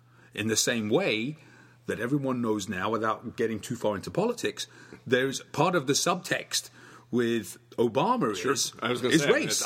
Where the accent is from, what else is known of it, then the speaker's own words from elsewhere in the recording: England, United Kingdom; now in United States; Growing up in England in the 80s, and that was the time when I left England to come to America